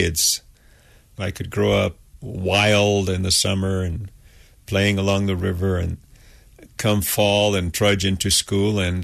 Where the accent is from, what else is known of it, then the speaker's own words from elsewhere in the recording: Santa Rosa, New Mexico, United States; and go to the eastern part, to a little town named Santa Rosa, I was fortunate to grow up there. That's my hometown and probably the best childhood I could have had.